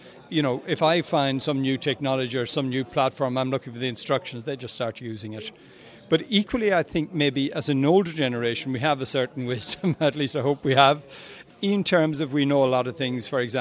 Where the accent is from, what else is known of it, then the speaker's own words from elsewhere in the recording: Ireland; I grew up in the Republic of Ireland, in the shadow of Northern Ireland, at a time when we had a lot of community strife and troubles, and very real troubles.